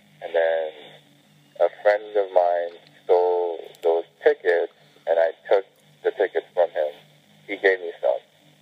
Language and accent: English; Los Angeles, California, United States; I grew up in Los Angeles.